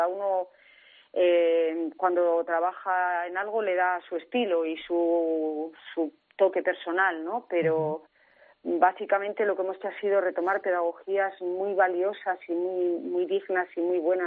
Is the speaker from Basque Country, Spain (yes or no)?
yes; Basque Country, Spain; moved away as an adult; Sí, sí, yo soy del País Vasco, pero llevo aquí ya muchos años, mis hijos se han criado aquí y la verdad es que en principio no me planteo marcharme de aquí. Tengo aquí mi casa, donde vivo muy a gustito